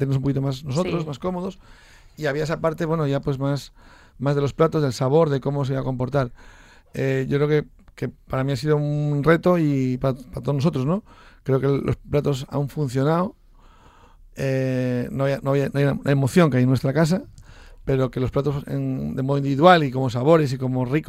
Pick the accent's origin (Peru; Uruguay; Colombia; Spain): Spain; Asturias; nuestro paisano, asturiano también, creo que es el proyecto más importante que hay.